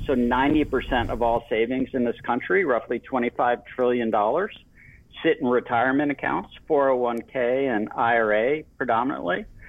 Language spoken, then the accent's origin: English; Miami, Florida, United States; growing up in Miami, Florida, in the 80s, which was a very unique high school lifestyle, if you will.